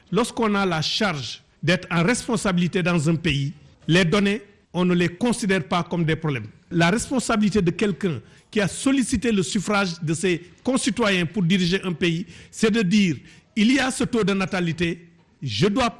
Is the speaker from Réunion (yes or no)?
no; Senegal; Moi, je suis Sénégalais comme vous. Je suis fier d'être Sénégalais.